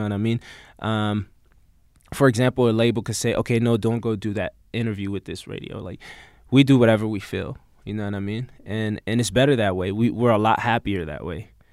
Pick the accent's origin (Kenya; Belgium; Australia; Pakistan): Belgium; Brussels; also born or lived in Democratic Republic of the Congo; now in United States; I'm from Brussels, Belgium. That's where I was born. And then my father's side of the family's from the Congo, so I grew up there a little bit.